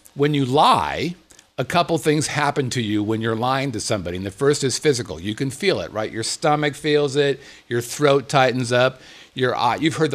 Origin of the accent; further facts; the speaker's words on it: California, United States; Because I'm from Southern California.